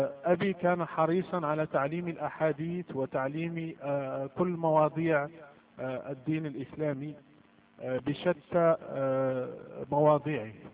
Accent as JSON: {"language": "Arabic", "country": "Morocco", "said": "أبي فقيه وإمام لمسجد، أنا مغربي طبعا، تربيت كمسلم في عائلة مسلمة ومحافظة، تعلمت القرآن منذ الصغر"}